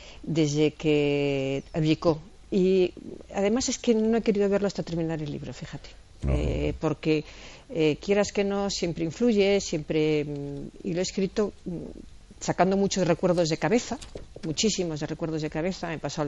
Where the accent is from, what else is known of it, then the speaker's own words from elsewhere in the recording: Greece; Somos los dos griegos.